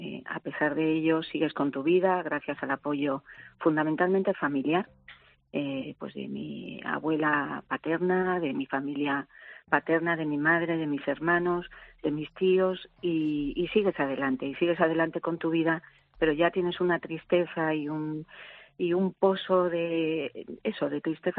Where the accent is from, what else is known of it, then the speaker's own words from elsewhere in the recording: Bilbao, Basque Country, Spain; now in San Sebastián, Spain; nosotros siempre hemos vivido, somos de Bilbao todos, pero hemos vivido siempre en San Sebastián.